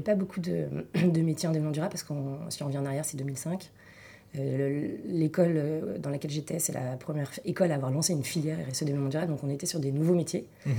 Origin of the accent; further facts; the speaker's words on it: Pénestin, Brittany, France; Je suis originaire de Pénétin, une bourgade, un petit village au bord de mer dans le 56.